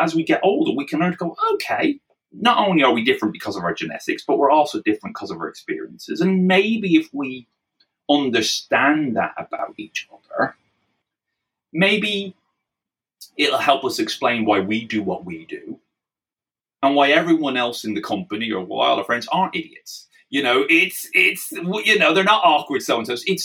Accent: Ireland; now in England, United Kingdom; I'm an Irishman in England, so you know I'm the outsider already in some respects.

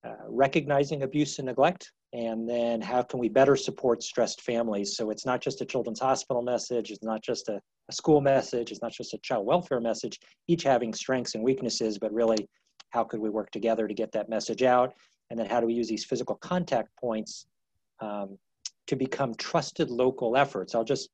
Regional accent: New Jersey, United States; also born or lived in Boston; Now, I grew up in New Jersey, spent time in Boston and other locations

